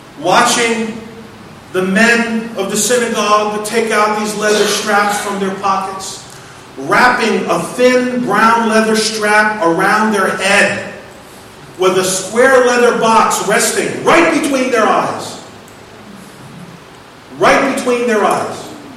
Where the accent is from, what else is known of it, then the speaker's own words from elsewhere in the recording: Brooklyn, New York, United States; I remember, again, growing up in Coney Island, the land of entertainment, a boardwalk stretching in front of the Atlantic Ocean there in Brooklyn, stretching for miles.